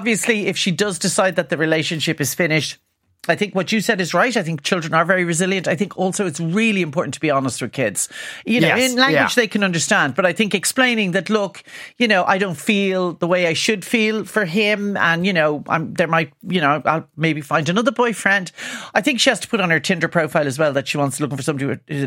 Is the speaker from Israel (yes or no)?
no; Dublin, Leinster, Ireland; We're all from Dublin.